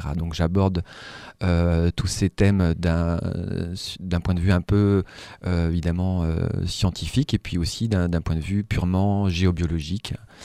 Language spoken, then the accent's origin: French; Brittany, France; même si moi je viens plutôt de Bretagne, donc avec une culture un peu celtique, vraiment très riche, ne serait-ce que par les constructions mégalithiques, etc., les menhirs.